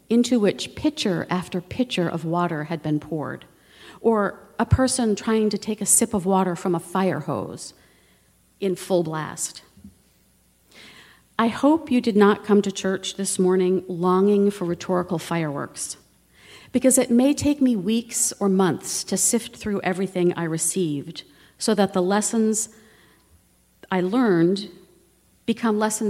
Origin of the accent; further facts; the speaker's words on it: East Coast, United States; I grew up on the East Coast. I went to college and seminary and graduate school on the East Coast, so I know from hot and humid. But in 1995, we moved west, and in 2003, we moved farther west